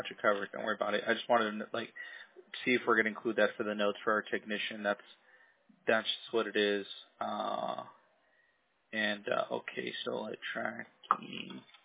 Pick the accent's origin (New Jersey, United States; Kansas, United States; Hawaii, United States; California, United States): California, United States; Orange County; I'm born and raised in Orange County, so you know, in Orange County you have you have your Newport Beach, your Huntington Beach